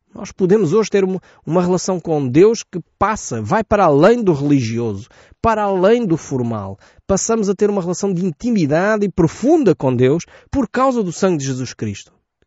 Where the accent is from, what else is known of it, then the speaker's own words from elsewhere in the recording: Portugal; nós, que somos portugueses, vivemos provavelmente durante muitos anos debaixo de uma cultura religiosa.